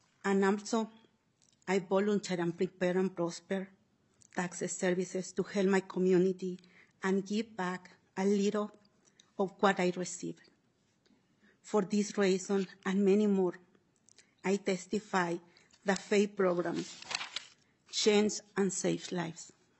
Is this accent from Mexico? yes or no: yes; Mexico; now in Minnesota, United States; I'm from Mexico. I have been a resident of Minnesota for almost 7 years.